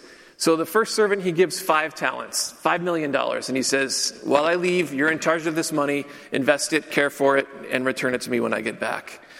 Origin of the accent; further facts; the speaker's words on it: Washington, United States; I grew up in rural Washington State. I grew up on the water in a shipyard town. It was small.